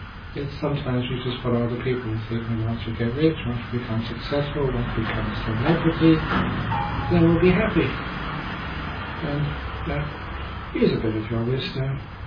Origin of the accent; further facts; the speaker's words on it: Australia; I'm from Australia